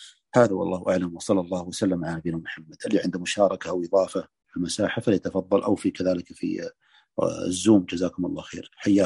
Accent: Saudi Arabia; القتال في الحد الجنوبي عندنا في السعودية أو ما شابه ذلك

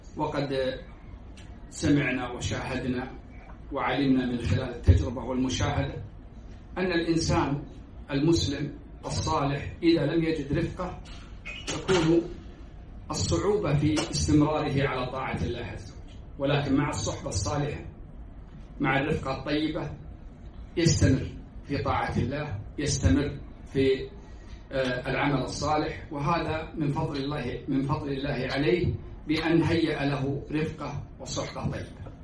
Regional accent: Kuwait; ويحفظ بلادنا الكويت من كل مكروه.

